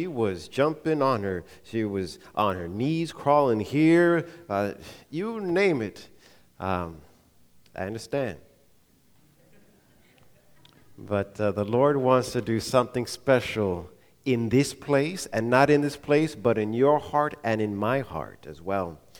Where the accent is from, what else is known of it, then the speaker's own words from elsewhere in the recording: Long Island, New York, United States; Growing up in Long Island, New York, this place was a place that I would frequent quite a lot from sixth grade through eighth grade